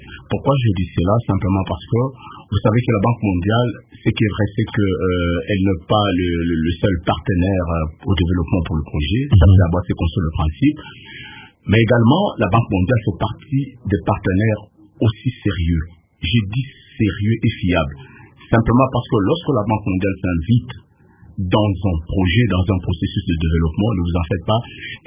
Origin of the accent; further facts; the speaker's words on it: DR Congo; On est congolais.